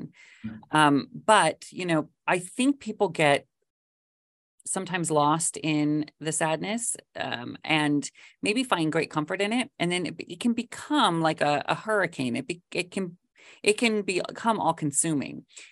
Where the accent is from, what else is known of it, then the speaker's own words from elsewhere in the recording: Washington, United States; Because I grew up in Washington State. And so every year for college, I'd go back for home, to Washington to stay with my parents